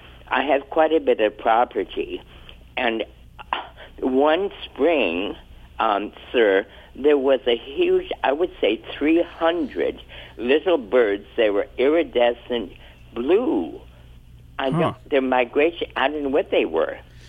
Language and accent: English; West Coast, United States; I remember, and I'm from the West Coast.